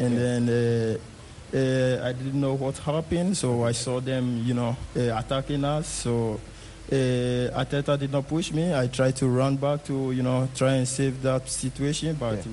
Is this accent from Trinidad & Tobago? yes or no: no; Ghana; it's one of the most important trophies in my career as a Ghanaian and as a footballer.